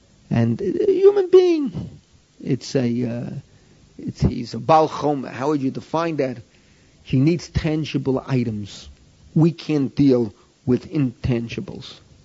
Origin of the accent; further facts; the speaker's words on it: Bronx, New York, United States; I was growing up in the Bronx. I must have been about 14. So by that age already, you want to talk to a girl. And where could you meet girls in the Bronx that I was from?